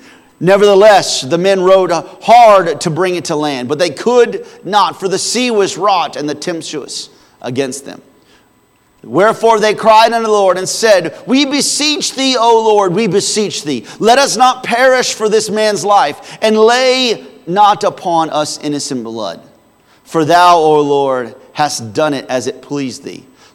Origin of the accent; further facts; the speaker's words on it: Bloomington, Indiana, United States; My entire life, I was born and raised in Bloomington.